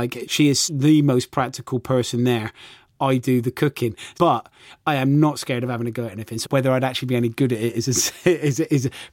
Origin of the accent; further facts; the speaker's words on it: Gloucester, South West England, United Kingdom; I'm a guy from Gloucester that didn't do very well at school